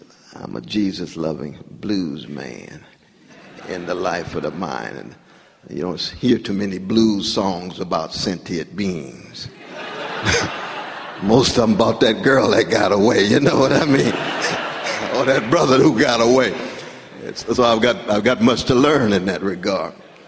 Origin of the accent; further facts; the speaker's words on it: California, United States; Growing up in California, that's another West. Sunshine, but earth shakes and quakes.